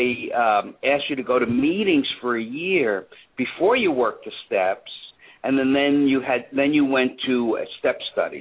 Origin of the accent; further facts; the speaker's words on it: India; Well, you know, we're Indian, and we were befriended on Facebook by the GSO in India.